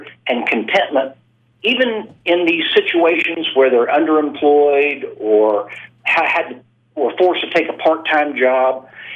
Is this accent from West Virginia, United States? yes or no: yes; West Virginia, United States; Well, my academics are from the University of New Mexico and Glendale State College, where I grew up in West Virginia